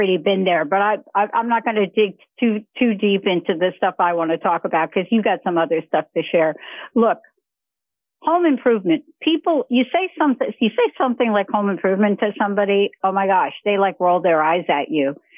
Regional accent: New York, United States; I'm from New York. I don't know where that came from.

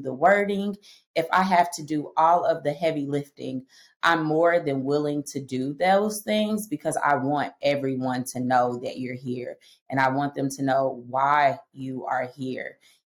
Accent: Oklahoma, United States; I'm born and raised in Oklahoma. I'm going to tell my age. I've been here for 40 years. So I know all about Oklahoma.

